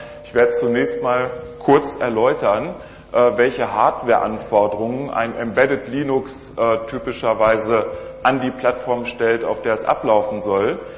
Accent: Hanover, Lower Saxony, Germany; Ich komme aus Hannover und arbeite dort für die Firma SSV Embedded Systems

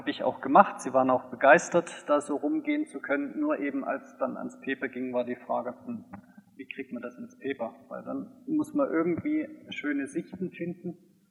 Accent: Tübingen, Baden-Württemberg, Germany; Schließen möchte ich noch mit einer Impression von Tübingen, also da, wo ich herkomme.

